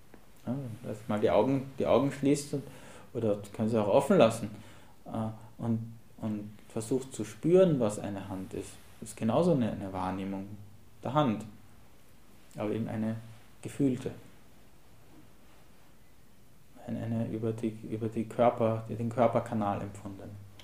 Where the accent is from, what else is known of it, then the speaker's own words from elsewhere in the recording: Vienna, Austria; ich komme aus Wien, wisst ihr schon